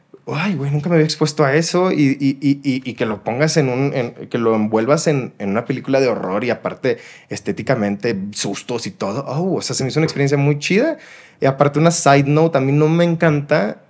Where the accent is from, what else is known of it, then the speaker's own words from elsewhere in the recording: Monterrey, Nuevo León, Mexico; yo crecí en Monterrey, güey, que es una ciudad, para bien o para mal, quizás más para mal, muy agringada, güey.